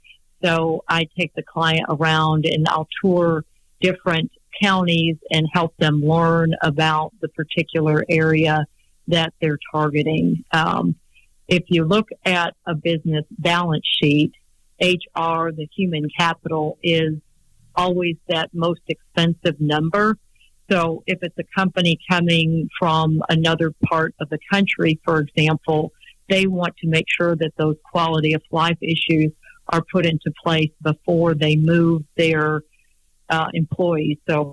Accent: Huntsville, Alabama, United States; So I'm originally from the Huntsville area.

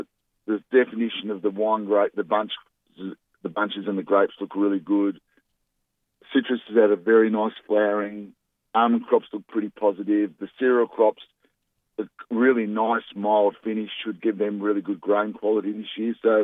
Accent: Melbourne, Victoria, Australia; I grew up in Melbourne.

